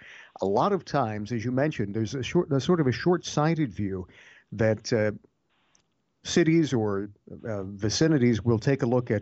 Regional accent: Ohio, United States; So back in my home state of Ohio, you have this set of sad situation.

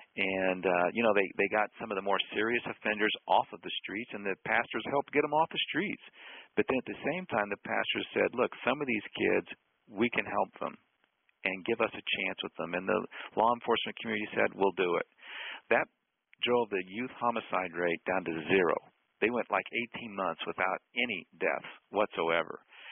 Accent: the South, United States; And he was from New York and I was from the South. And I literally busted every stereotype he had of what it meant, what he thought it meant to be a evangelical Christian from the South.

